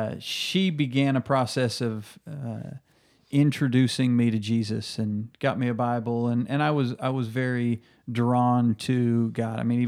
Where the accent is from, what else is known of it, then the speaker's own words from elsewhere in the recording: Fayetteville, Arkansas, United States; So I'm a Fayetteville kid. I grew up here in Fayetteville, Arkansas. I was born at Washington Regional, the hospital here.